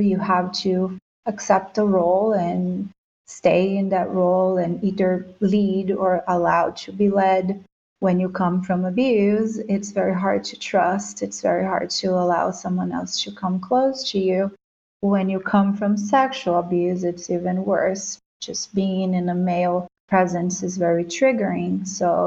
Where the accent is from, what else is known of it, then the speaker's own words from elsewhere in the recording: Brazil; my growing up in Brazil.